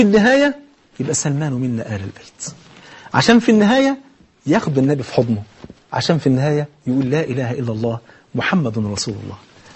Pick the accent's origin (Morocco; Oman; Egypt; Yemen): Egypt; جاهلية ان انا افتخر اقول انا مصري